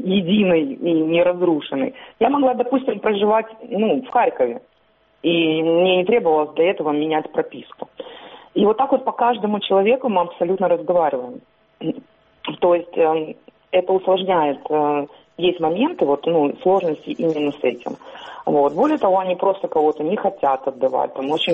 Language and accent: Ukrainian; Crimea, Ukraine; тому що я сама кримчанка